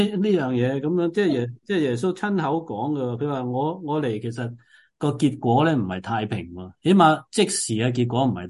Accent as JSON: {"language": "Cantonese", "country": "China", "said": "特别我哋中国人嘅话，好容易了解"}